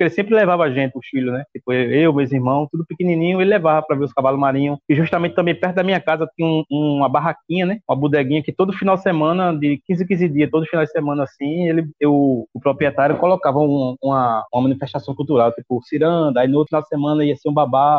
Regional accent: Condado, Brazil; Então, eu sou natural, né? Nascido e criado aqui em Condado

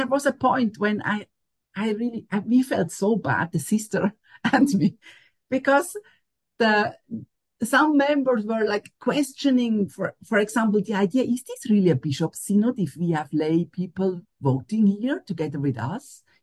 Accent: Switzerland; Me, I'm from Switzerland

